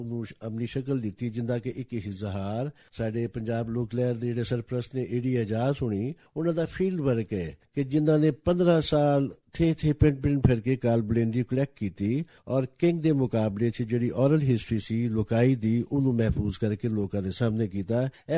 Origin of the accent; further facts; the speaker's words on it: Sahiwal, Punjab, Pakistan; 1961 ਦੇ ਵਿੱਚ ਮੈਂ … ਹੋਣਾ ਦੇ ਘਰ ਇਸ ਦੁਨੀਆਂ ਦੇ ਵਿੱਚ ਆਇਆ, ਜਿਹੜੇ ਕਿ ਲਾਹੌਰ ਤੋਂ ਉਚਾਲਾ ਕਰਕੇ ਆਏ ਸਨ ਤੇ ਮੁੱਢਲੀ ਤਾਲੀਮ ਇੱਥੋਂ ਦੇ ਹੀ ਸਾਡੇ ਮਹੱਲਾ ਈਦਗਾਹ ਦੇ